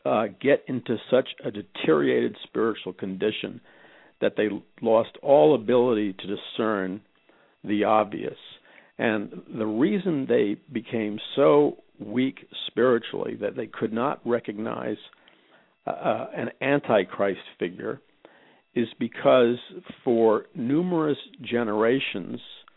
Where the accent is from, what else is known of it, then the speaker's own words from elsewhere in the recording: New York City, New York, United States; I grew up in New York City. I was demonstrating with the radical activist Abby Hoffman when I was 15 years old.